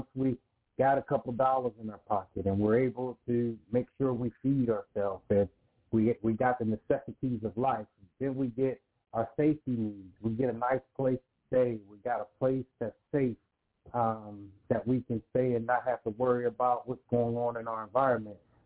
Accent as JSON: {"language": "English", "town": "Pittsburgh", "region": "Pennsylvania", "country": "United States", "tie": "born or raised there", "said": "I'm from Pittsburgh, Pennsylvania as well. And so I went to a college that's local to the city in which I was born and reared in."}